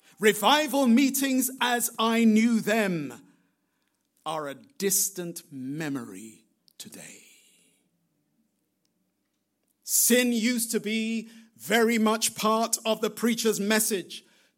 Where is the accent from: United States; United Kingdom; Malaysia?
United Kingdom; London; And I remember growing up in London